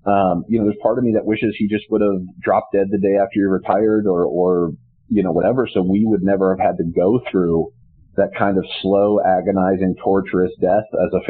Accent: Wisconsin, United States; now in Pittsburgh, United States; we grew up in Wisconsin too

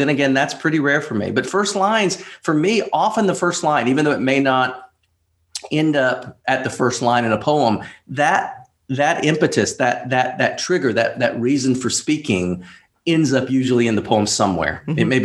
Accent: North Carolina, United States; North Carolina, okay. Originally. And a lot of the book takes place in North Carolina.

